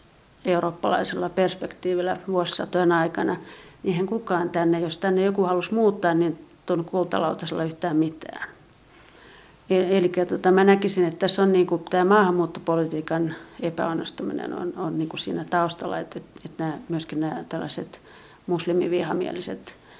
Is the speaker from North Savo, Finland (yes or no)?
no; Helsinki, Uusimaa, Finland; kun mä oon itse helsinkiläinen, niin mun lapsuuden maisemaani väritti huomattavasti nämä tatarikauppiat